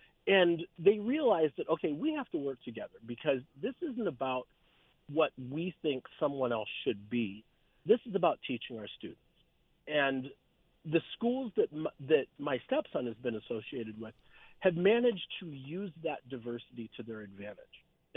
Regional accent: Canton, Ohio, United States; My hometown, if people are familiar with northeastern Ohio, my hometown, Canton, is 45 minutes away from us

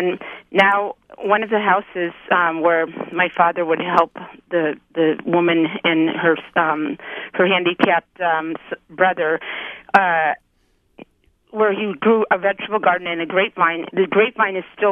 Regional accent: Michigan, United States; but I grew up in the Upper Peninsula, and my father made wine

